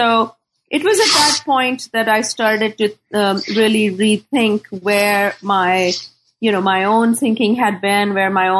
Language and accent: English; Pakistan; I grew up in Pakistan